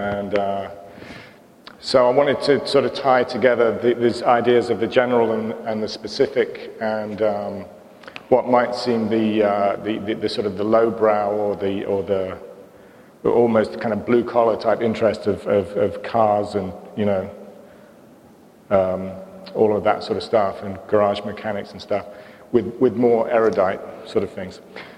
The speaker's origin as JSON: {"language": "English", "region": "England", "country": "United Kingdom", "lives_now": "United States", "said": "me being an Englishman in America"}